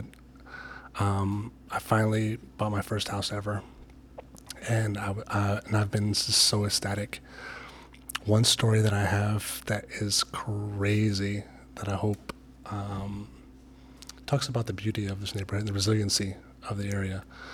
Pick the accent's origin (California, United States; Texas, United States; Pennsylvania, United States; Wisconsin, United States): California, United States; Los Angeles; now in Tacoma, United States; I'm from South Central LA. My dad has lived in South Central LA for my entire life, 30 plus years.